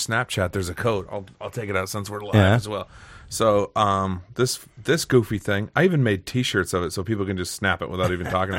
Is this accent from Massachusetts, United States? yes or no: yes; Nantucket, Massachusetts, United States; I'm from an island. I'm from Nantucket in Massachusetts.